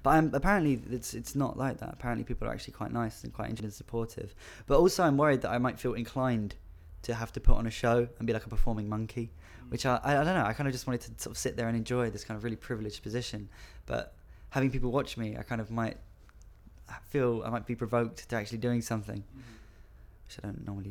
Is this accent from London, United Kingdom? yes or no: yes; Newham, London, United Kingdom; also born or lived in Wharton-on-; I was born in Newham in East London.